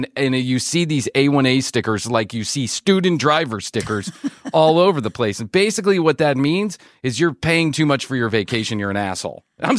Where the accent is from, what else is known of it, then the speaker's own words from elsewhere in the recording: Chicago, Illinois, United States; And listen, as much as I am an Irish boy from Chicago and always will be, I can play with the rednecks.